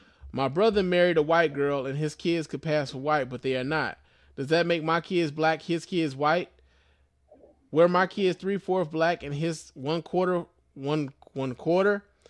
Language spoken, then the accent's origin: English; Cedar Rapids, Iowa, United States; also born or lived in Aurora, Illinois; now in Minneapolis, United States; I was raised in Cedar Rapids, Cedar Rapids, Iowa. I was born in Aurora, Illinois, and I spent plenty of time there with my black family, just to give you a little of my background.